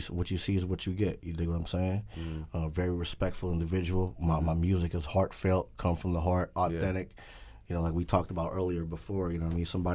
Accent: Philippines; You know, being a Filipino artist, you know what I'm saying, with the mob shit, it's a little bit different.

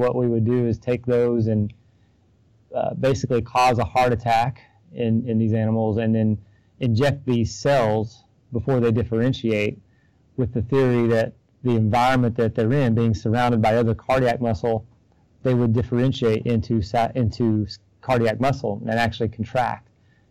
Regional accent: Tennessee, United States; also born or lived in Nashville; Correct. I was born in Nashville, but grew up in the mountains in East Tennessee.

